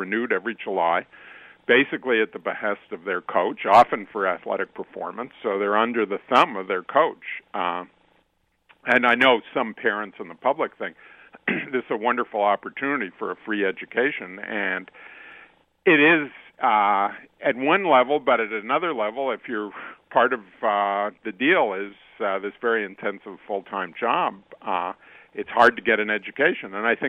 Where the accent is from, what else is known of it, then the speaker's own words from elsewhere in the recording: Canada; I'm a Canadian originally